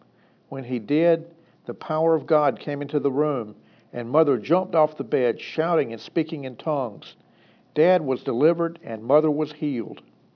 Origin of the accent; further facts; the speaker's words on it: Poland, Georgia, United States; also born or lived in Tallapoosa County, Alabama; I was almost 2 years old when we moved from Tallapoosa County, Alabama, into an old house in Poland, Georgia.